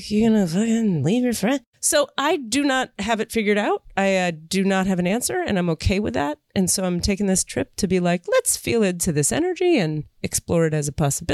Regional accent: Miami, Florida, United States; I'm from Miami.

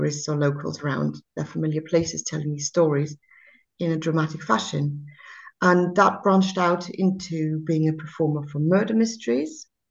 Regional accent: Speyer, Rhineland-Palatinate, Germany; And my hometown here is Speyer, which is a weird name. And it's an ancient city that's was founded by the Romans, and we've got a lot of old buildings here. So it's on the Rhine, rather pretty, and not too far from Frankfurt.

